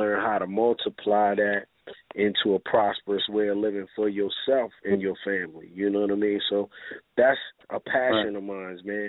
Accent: Baltimore, Maryland, United States; I'm from Baltimore City, man, East Baltimore to be exact. You know, born and raised right here, home city, the home of the wire.

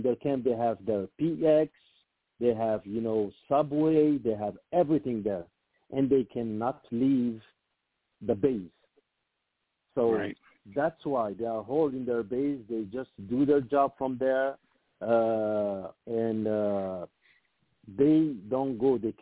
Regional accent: Djibouti; I am from the Arab community and the Afar community

